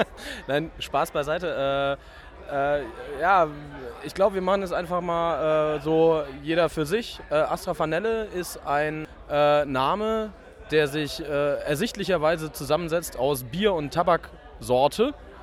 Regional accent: Heidelberg, Baden-Württemberg, Germany; Aus Heidelberg.

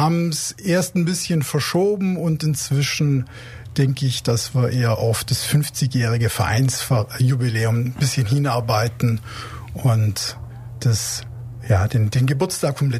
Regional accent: Laupheim, Baden-Württemberg, Germany; born there; now in Senden, Germany; Ich bin gebürtiger Laupheimer, wohne aber inzwischen in Senden, bin verheiratet, habe ein Kind

